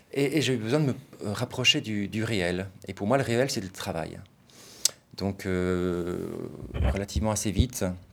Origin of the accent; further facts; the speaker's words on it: France; Donc, à mon accent, tu sais que je suis français, même si je travaille à Genève.